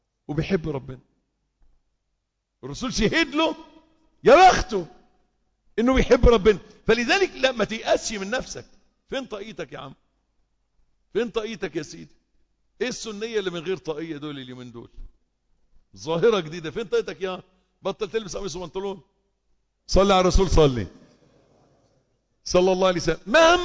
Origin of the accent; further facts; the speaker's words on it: Egypt; انتوا عارفين ان احنا كمصريين ما بتنفعش معنا الديمقراطية